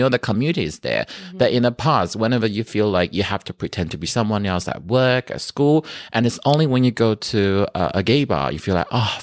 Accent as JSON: {"language": "English", "town": "Taipei", "country": "Taiwan", "said": "I am from Taipei, which is the capital city of Taiwan."}